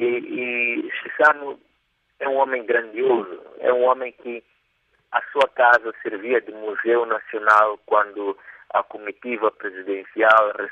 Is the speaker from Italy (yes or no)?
no; Mozambique; nós, como moçambicanos